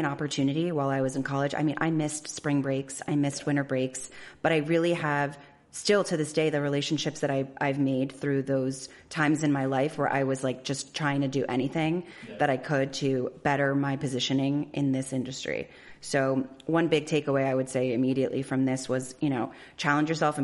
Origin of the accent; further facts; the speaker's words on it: Miami, Florida, United States; I grew up here in Miami, went to the University of Florida, go Gators.